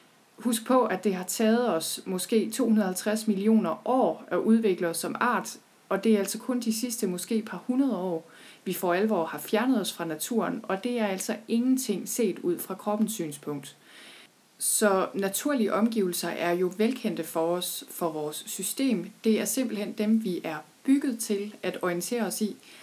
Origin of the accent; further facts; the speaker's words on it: North Denmark Region, Denmark; Jeg er selv født og opvokset i Thy.